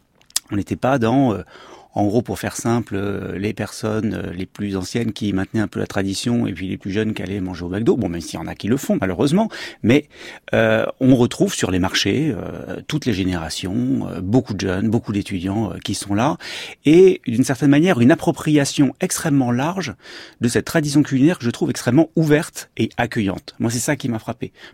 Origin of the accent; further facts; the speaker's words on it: Paris, Île-de-France, France; je venais de Paris en l'occurrence